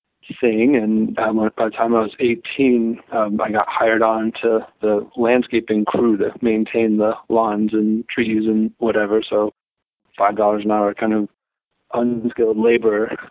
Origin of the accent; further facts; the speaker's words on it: Ann Arbor, Michigan, United States; so I grew up in Ann Arbor, Michigan, and grew up in a townhouse in a large community.